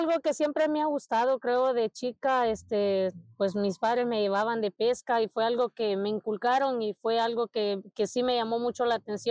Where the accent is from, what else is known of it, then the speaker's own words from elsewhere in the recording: Livingston, Izabal, Guatemala; also born or lived in Puerto Barrios; Sí, mi país de origen es de Guatemala, de un pueblito llamado San Francisco, Ciénaga, Livingston y Izabal, Guatemala.